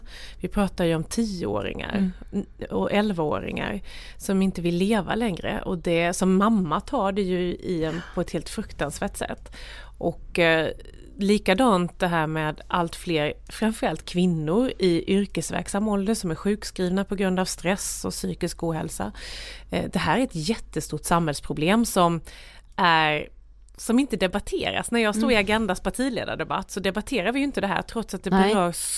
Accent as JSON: {"language": "Swedish", "region": "Småland", "country": "Sweden", "said": "Jag är smålänning."}